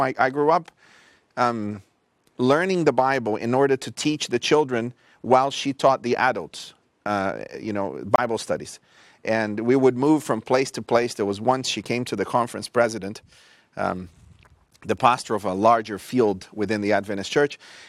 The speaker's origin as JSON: {"language": "English", "country": "Brazil", "tie": "born or raised there", "said": "I grew up in Brazil. So all my upbringing was in Brazil."}